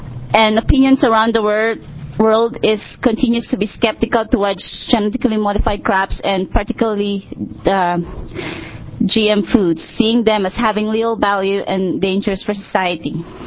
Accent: Portland, Oregon, United States; I'm from Portland, Oregon.

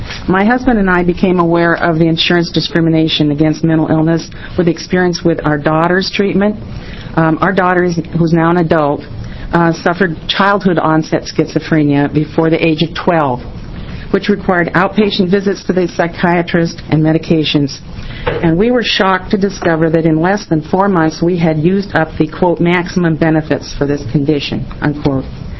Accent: Portland, Oregon, United States; I'm from Portland, and I'm … that Senator Kate Brown referred to early

